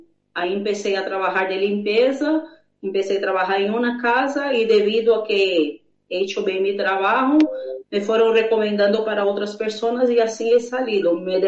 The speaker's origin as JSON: {"language": "Spanish", "region": "São Paulo", "country": "Brazil", "tie": "born or raised there", "second_language": "Spanish", "said": "Yo soy de origen brasileña. Fui nacida y criada en una de las muchas favelas de Brasil, en la provincia de São Paulo. Mi familia, ellos son campesinos brasileños que fueron intentando una vida mejor en la ciudad grande."}